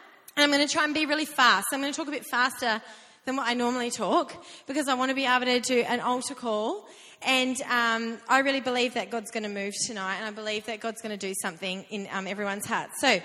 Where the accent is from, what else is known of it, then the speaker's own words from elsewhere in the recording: Perth, Western Australia, Australia; now in Sutherland Shire, Australia; we live in the Shire, and Shire people don't like the cold. I'm originally from Perth, I love winter